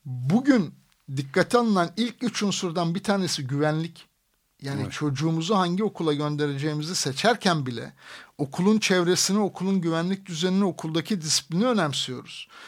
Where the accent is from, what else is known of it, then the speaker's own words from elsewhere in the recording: Aegean Region, Turkey; born there; Bakın benim doğduğum kasabada 4 tane dere vardı ve bugün o derelerden hiçbirisi yok. Ki bu bir batı kasabası yani Ege.